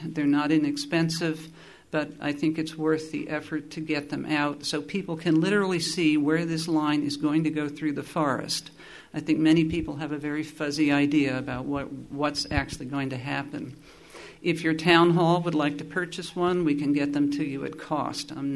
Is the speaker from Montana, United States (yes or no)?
no; Easton, New Hampshire, United States; I'm from Easton, which is the town down the hill from here.